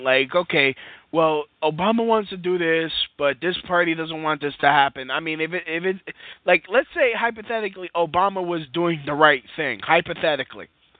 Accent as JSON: {"language": "English", "country": "United States", "tie": "born or raised there", "said": "I was raised in America. Of course, as a Puerto Rican, we're born with citizenship, but I was born here. I was raised here."}